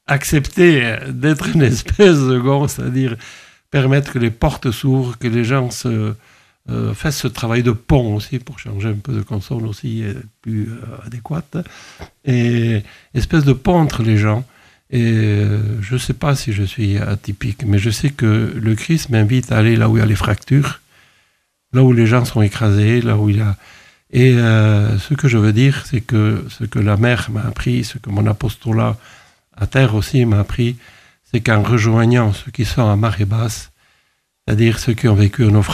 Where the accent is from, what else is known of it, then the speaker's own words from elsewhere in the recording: Nouvelle-Aquitaine, France; en tant que chrétien et en tant que basque.